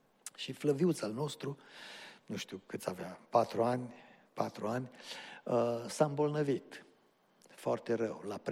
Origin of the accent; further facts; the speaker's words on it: Cluj-Napoca, Cluj County, Romania; originea suntem din Cluj, dar locuiți în orașul acesta? Și am spus, nu locuim oficial, dar aici lucrez.